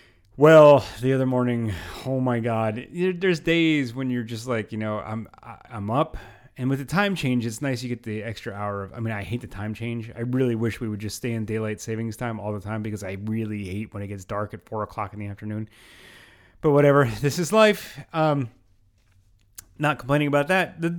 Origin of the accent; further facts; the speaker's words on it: Pennsylvania, United States; Pennsylvania, my home state, you made me proud by going pretty much Democrat across the board in the House.